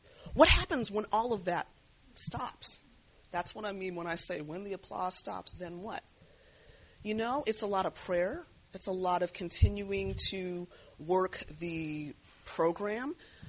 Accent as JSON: {"language": "English", "region": "East Coast", "country": "United States", "lives_now": "California, United States", "said": "I am not from California. I am from the East Coast. My sister recently moved here"}